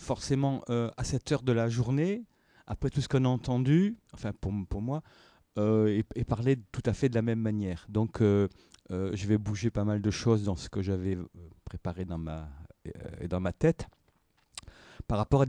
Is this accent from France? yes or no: yes; Nice, Provence-Alpes-Côte d'Azur, France; Je suis niçois, même si j'ai vécu longtemps ailleurs, Sioux-Niçard, et je suis sensible aux trois frontières niçoises.